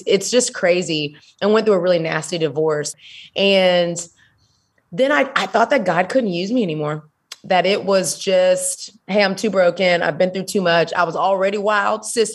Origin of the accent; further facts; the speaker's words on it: Houston, Texas, United States; now in Atlanta, United States; I live in Atlanta, Georgia, but I am from Houston, Texas, baby.